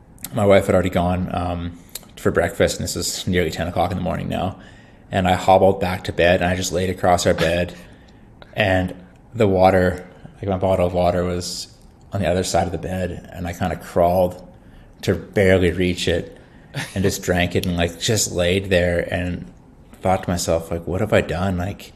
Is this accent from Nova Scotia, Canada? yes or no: no; Saskatchewan, Canada; growing up in Saskatchewan, like, you know, you were never going to get those really.